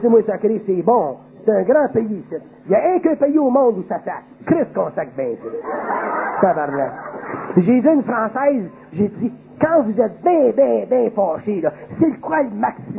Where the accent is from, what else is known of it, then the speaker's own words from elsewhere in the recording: Quebec, Canada; born there; je comprends pourquoi je suis né au Québec